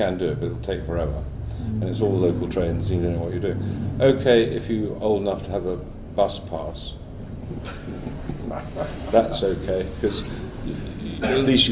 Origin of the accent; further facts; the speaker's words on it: Northampton, East Midlands, United Kingdom; I was born and bred in Northampton